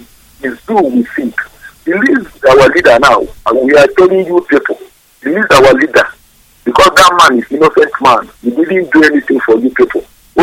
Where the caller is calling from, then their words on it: Ogoni, Rivers, Nigeria; I'm calling from Ogoni.